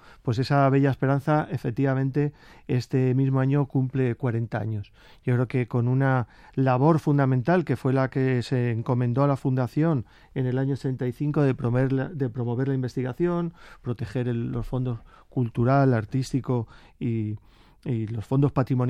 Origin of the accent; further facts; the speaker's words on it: Alicante, Valencian Community, Spain; es que soy alicantino, me toca meter Alicante por algún lado